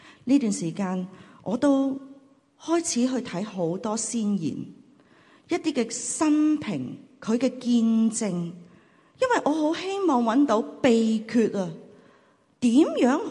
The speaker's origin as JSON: {"language": "Chinese", "country": "Hong Kong", "said": "我们香港人呢，个个都懂饮食食懂谈"}